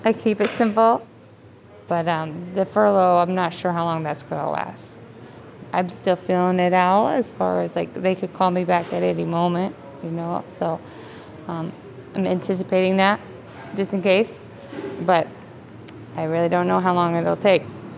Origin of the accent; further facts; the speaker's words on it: Portland, Oregon, United States; I've been so familiar with it growing up in Portland.